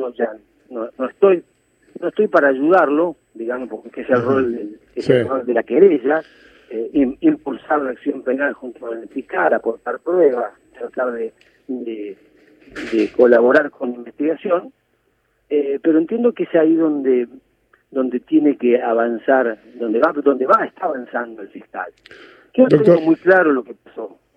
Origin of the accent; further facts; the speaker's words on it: Argentina; lo que nos puede llegar a salvar como argentinos